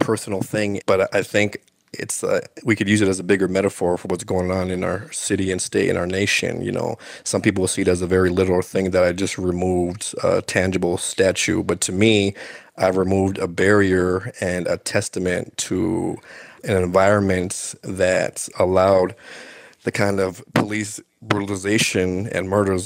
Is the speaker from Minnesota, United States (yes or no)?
yes; Duluth, Minnesota, United States; She would bring me to Martin Luther King Day marches in my hometown of Duluth, Minnesota.